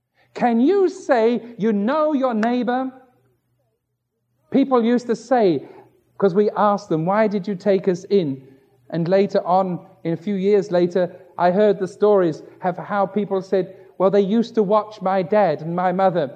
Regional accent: London, United Kingdom; I grew up in London.

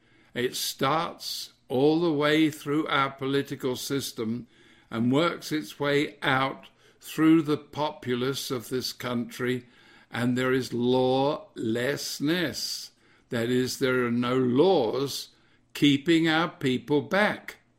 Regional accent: England, United Kingdom; And I'm an Englishman, and I'm a bit of a royalist, really

